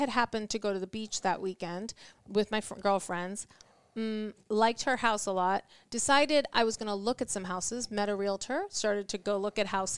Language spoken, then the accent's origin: English; India; And I made an offer on our house and I lowballed because I'm Indian and we lowball.